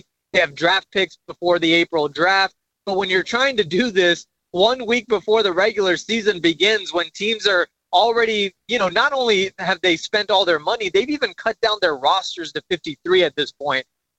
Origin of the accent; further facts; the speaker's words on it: Dallas, Texas, United States; You know, I grew up in Dallas even before I was a reporter for 28 years.